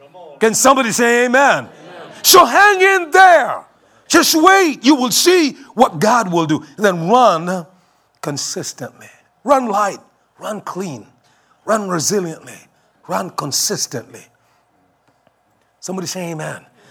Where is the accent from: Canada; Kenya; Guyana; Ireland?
Kenya; English is a second language; now in United States; when I came from Kenya, you know, in order to get a meal, you had to go to the kitchen.